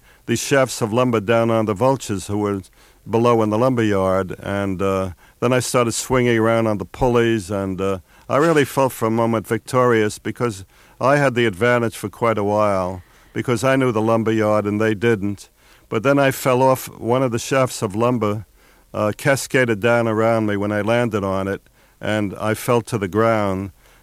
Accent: New York City, New York, United States; when I was a young and reckless boy growing up in the Bronx.

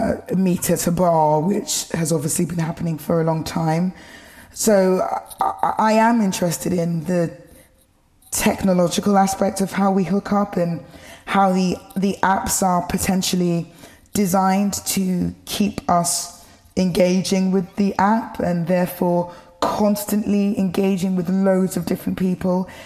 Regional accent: London, United Kingdom; I grew up in Tower Hamlets, a borough, a neighbouring city of London, on a housing association council estate.

